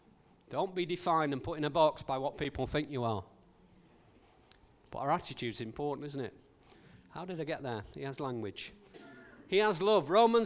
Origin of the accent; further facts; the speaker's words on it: United Kingdom; We're very strange as British people. We're known for our stiff upper lip.